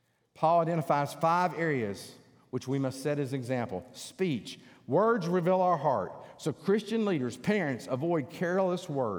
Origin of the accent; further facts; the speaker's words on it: Georgia, United States; I'm from North Georgia. If you can't tell it, my eyes have probably given it away many times in my accent, okay?